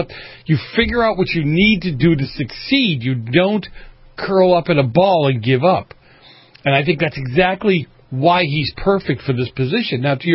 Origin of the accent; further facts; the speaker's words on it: Boston, Massachusetts, United States; And growing up where I grew up in Boston